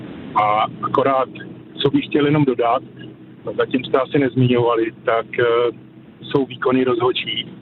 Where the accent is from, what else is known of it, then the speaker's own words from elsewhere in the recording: Pardubice, Pardubice Region, Czechia; Ale já jsem samozřejmě Pardubák, takže ač teda Pardubák, fanoušek Pardubic